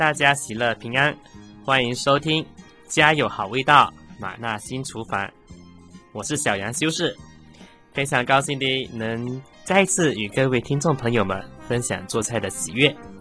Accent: Malaysia; 因为我是来自马来西亚，因为马来西亚应该是说在这季节是不会吃到润饼

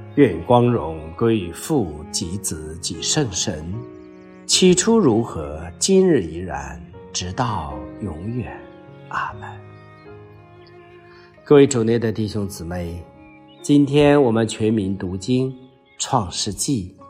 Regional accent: China; 所以有时候我们中国人有一个词叫鬼迷心窍

